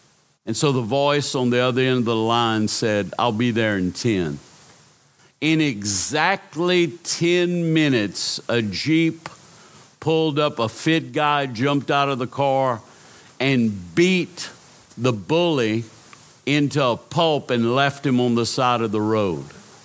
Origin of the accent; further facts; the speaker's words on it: Louisiana, United States; I am from South Louisiana originally. Pastor called me … They called me on Bayou Lafourche